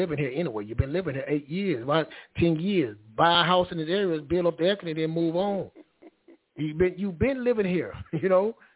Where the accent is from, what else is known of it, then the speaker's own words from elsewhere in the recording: the South, United States; also born or lived in Texas; Like you said, I'm from the South. I grew up in a house. I grew up in my home.